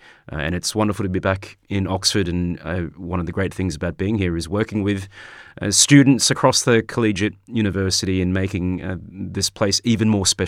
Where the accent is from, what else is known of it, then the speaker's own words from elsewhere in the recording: Australia; moved away as an adult; now in United Kingdom; I'm Australian, so I've come over from Australia.